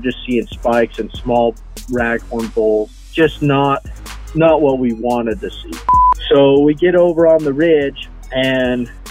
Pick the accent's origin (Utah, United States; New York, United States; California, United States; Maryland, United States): Utah, United States; Delta; I grew up in Delta, Utah, kind of a central town, small rural community. Grew up hunting.